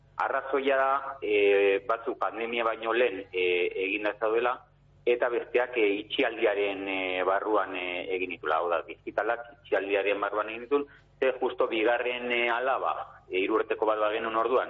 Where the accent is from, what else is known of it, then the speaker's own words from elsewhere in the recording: San Sebastián, Basque Country, Spain; now in Markina, Spain; ni berez Donostiarra naiz